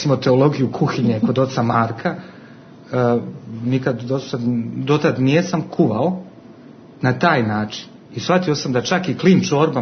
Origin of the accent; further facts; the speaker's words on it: Berlin, Germany; also born or lived in Sarajevo, Bosnia and Herzegovina; now in Belgrade, Serbia; pošto sam kao nekako kao beskućnik stalno cijelo svoj život, jer sam rođen u Sarajevu, pa porijeklom iz Hercegovine, pa ne znam više, odrastao u Berlinu